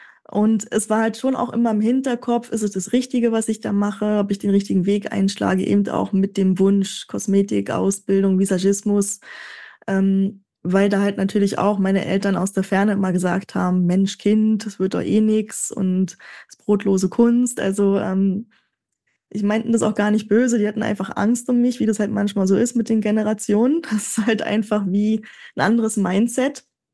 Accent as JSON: {"language": "German", "region": "Berlin", "country": "Germany", "lives_now": "Switzerland", "said": "ich komme ursprünglich aus Berlin, ja, wir Berliner sind auf Zack, wir sind schnell, wir haben eine große Klappe"}